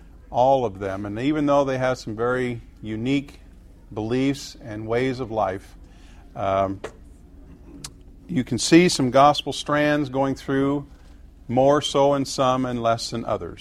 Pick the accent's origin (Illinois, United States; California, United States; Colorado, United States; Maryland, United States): Colorado, United States; I grew up in Colorado, and Arapahoe was the county in which I was living in for many years as a young man.